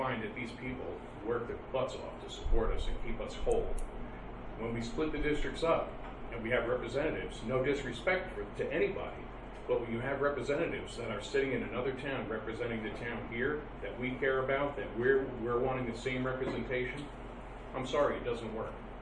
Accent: Plattekill, New York, United States; now in Modena, United States; I am from Plattekill. I live right here in Modena.

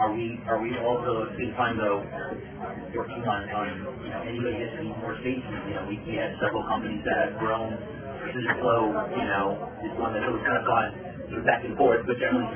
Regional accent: Potato Hill, New York, United States; so I'm from Potato Hill

